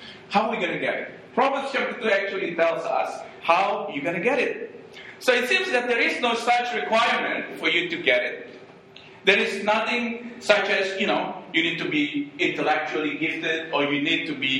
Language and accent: English; Indonesia; my parents, I grew up in Indonesia